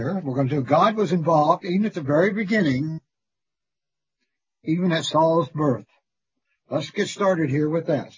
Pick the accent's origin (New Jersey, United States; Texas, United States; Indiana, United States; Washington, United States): Indiana, United States; Logansport; I was born in Logansport, Indiana, September 3rd, 1943. I'm 78 years old. I went to Clymer's Grade School, a three-room schoolhouse, and a lunchroom is all it was.